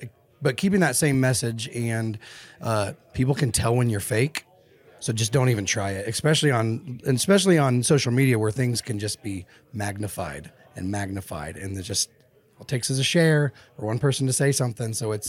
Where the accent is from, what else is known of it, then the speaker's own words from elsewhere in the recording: Ohio, United States; Well, I'm Midwesterner through and through, man.